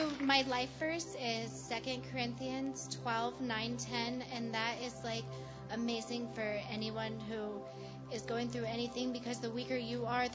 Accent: Colorado, United States; I'm actually from Colorado.

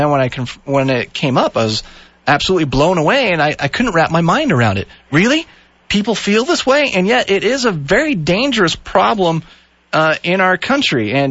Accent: Canada; born there; A, I was born in Canada, and B, my

